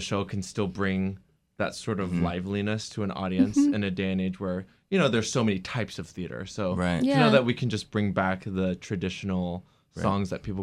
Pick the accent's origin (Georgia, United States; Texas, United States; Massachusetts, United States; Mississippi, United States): Georgia, United States; Atlanta; Yes, born and raised in Atlanta